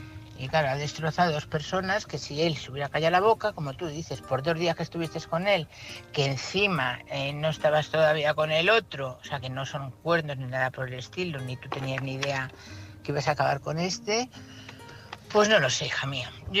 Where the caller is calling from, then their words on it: Madrid, Community of Madrid, Spain; corresponsal de Madrid, trabajando.